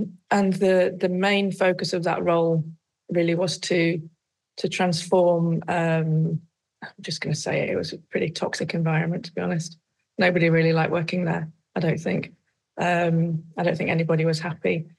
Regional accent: Yorkshire and the Humber, United Kingdom; now in Netherlands; I'm British, as you can probably hear. I'm a proud Yorkshire lass at heart, although I've lived in the Netherlands since the end of 2001.

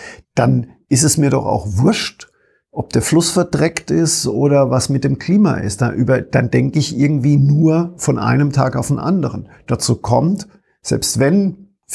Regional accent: Germany; Ich meine, ich komme aus Deutschland und ich habe noch in meiner Kindheit und Jugend die DDR miterlebt, weil wir Verwandten auch da drüben hatten.

